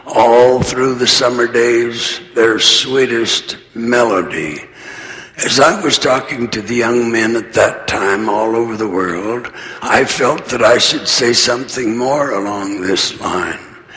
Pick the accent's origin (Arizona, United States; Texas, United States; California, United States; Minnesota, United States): Arizona, United States; with which I was familiar when I was a child growing up in Arizona.